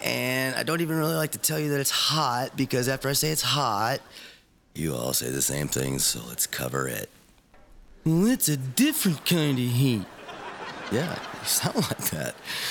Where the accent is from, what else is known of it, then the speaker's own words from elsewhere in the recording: Chicago, Illinois, United States; Okay, because I moved back to Chicago. I'm a Chicagoan, I'm a Chicago comedian. And I moved back to Chicago for two specific reasons.